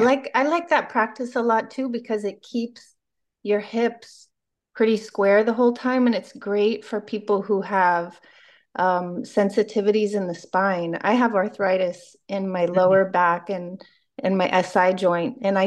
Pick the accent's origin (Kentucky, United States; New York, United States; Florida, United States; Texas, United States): Florida, United States; Miami; We grew up in Miami. And I love the heat and the humidity and the tropical weather.